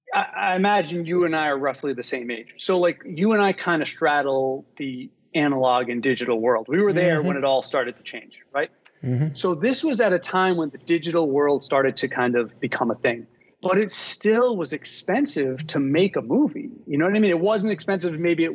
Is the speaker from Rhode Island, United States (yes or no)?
yes; Rhode Island, United States; I mean, I was a kid from Rhode Island, man.